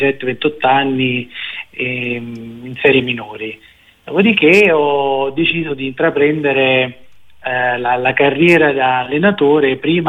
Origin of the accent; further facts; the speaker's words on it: Caserta, Campania, Italy; io sono nato a Caserta, dove ho seguito tutto il percorso di studi fino a anche alla laurea